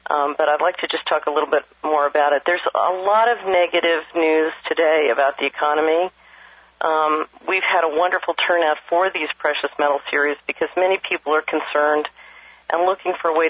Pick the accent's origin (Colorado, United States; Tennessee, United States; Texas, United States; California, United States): Tennessee, United States; Last week, we met with Franklin Sanders, a precious metals dealer in my home state of Tennessee